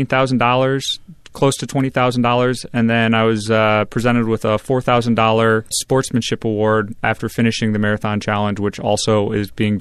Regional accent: Grand Ledge, Michigan, United States; Well, growing up in Grand Ledge, you get the Michigan weather.

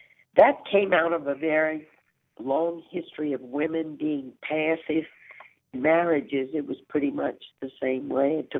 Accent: Baton Rouge, Louisiana, United States; when I grew up in the Jim Crow era in Baton Rouge, Louisiana, Black people in Sacred Heart Church couldn't even sit with us.

